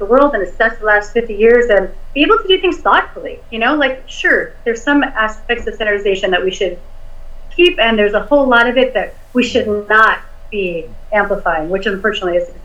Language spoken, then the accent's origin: English; New York City, New York, United States; So, I grew up in the New York City public school system